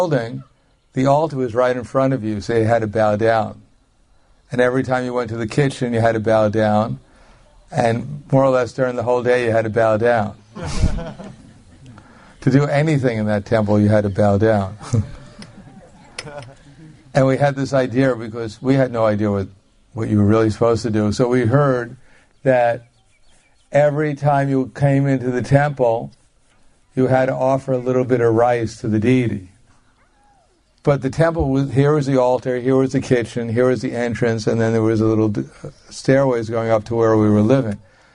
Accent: New York, United States; I was from New York, and in New York we didn't like to bow down to anyone.

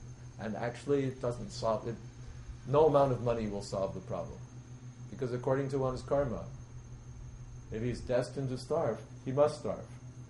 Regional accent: United States; you know, I grew up in America, sufficient money, sufficient everything, and suffer.

